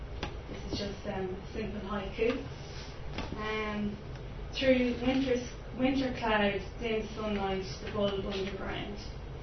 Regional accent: Leinster, Ireland; because I'm from Meath and somewhere I always visited, and it's so near to me.

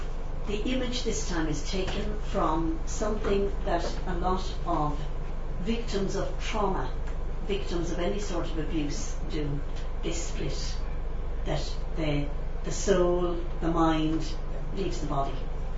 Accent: Munster, Ireland; I took one image from my own childhood, growing up in Tipperary.

